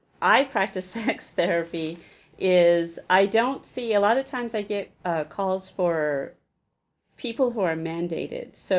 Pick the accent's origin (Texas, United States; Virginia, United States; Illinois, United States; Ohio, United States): Texas, United States; San Antonio; now in Katy, United States; originally I'm from San Antonio, moved to Katy, gosh, I guess now 10, 11 years ago